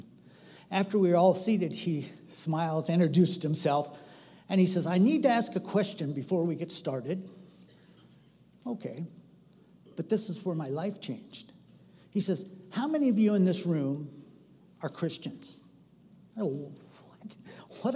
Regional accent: United States; born there; See, I thought because I was born in America, I had to go to church

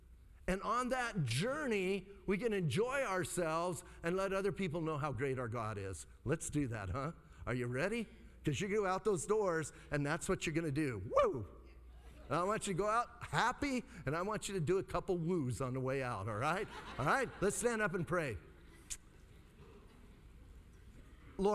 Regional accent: Bisbee, Arizona, United States; I know like five people because I'm from Bisbee.

